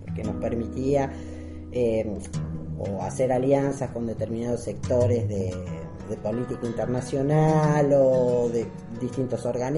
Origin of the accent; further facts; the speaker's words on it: Argentina; moved away as an adult; now in Mexico; dos patrias, o dos tierras que quiero. Una es la Argentina, porque nací en la Argentina y porque viví gran parte de mi vida en la Argentina. Y México, porque amo México. Entonces, siento como que soy de acá y soy de allá.